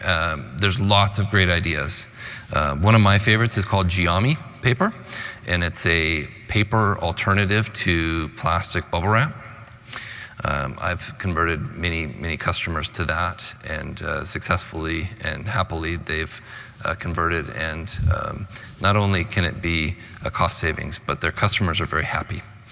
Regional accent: Oregon, United States; This is from my hometown in Oregon.

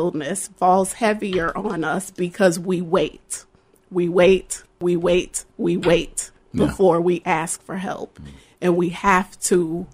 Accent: Rochester, New York, United States; So it's important that I'm born and raised in Rochester.

